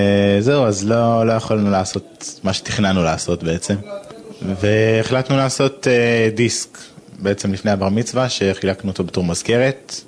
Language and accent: Hebrew; Jerusalem, Jerusalem District, Israel; מירושלים.